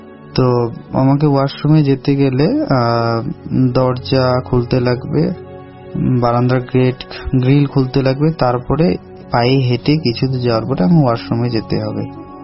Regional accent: Thakurgaon, Rangpur Division, Bangladesh; now in Siliguri, India; আমার বাড়ি ঠাকুরগাঁয়ে। তো আমি কিছু অনেক দিন আগেই ইন্ডিয়াতে শিফট করি, এখন আমি শিলিগুড়িতে থাকি।

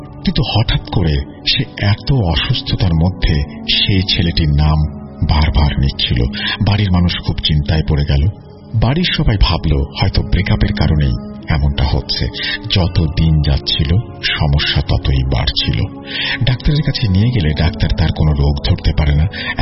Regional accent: Lalpur, Rajshahi Division, Bangladesh; আমার বাড়ি নাটোর জেলার লালপুর থানার পুরাতন ঈশ্বরদী গ্রামে।

